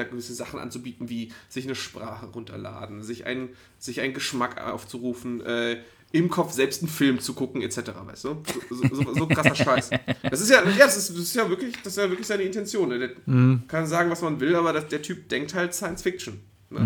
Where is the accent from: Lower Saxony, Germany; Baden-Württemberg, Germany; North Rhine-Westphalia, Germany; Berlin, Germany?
North Rhine-Westphalia, Germany; Cologne; Wir kommen aus Köln